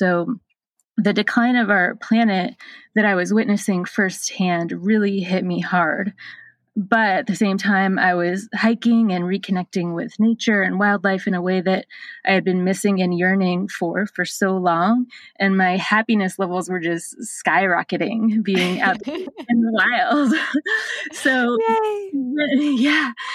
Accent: Portland, Maine, United States; I'm from Portland, Maine, but I've been living and traveling in my van full time for over 2.5 years now.

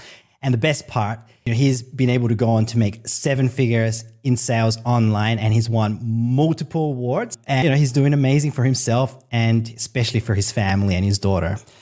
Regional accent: El Salvador; I'm originally from El Salvador, so Central America.

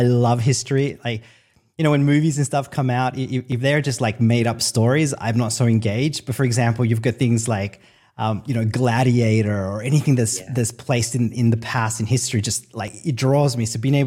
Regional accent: El Salvador; I'm originally from El Salvador, so Central America.

